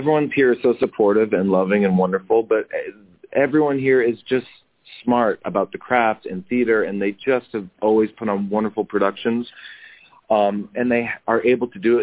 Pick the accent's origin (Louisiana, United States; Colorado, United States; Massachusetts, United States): Massachusetts, United States; Boston; also born or lived in Cincinnati, United States / New York, United States; I grew up in North Boston, went to college in Cincinnati for Cincinnati Conservatory, moved to New York